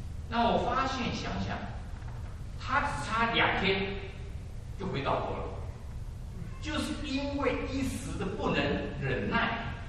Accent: China; 事实上我们中国人有一个很错误的观念

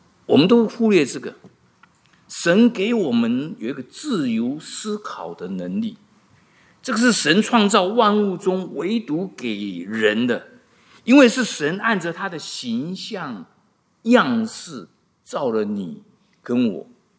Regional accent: China; 我们来自中国亚洲的

